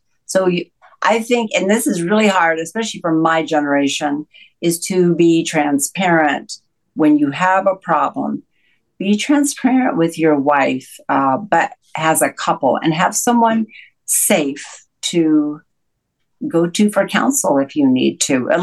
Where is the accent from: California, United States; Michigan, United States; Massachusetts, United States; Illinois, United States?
California, United States; I grew up in Southern California, it was popular before it was popular.